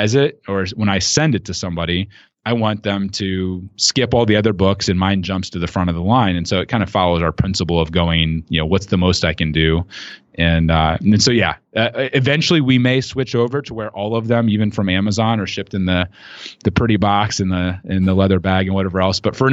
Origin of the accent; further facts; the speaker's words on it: Midwest, United States; based upon where I grew up in the Midwest here, Hillbilly Elegy.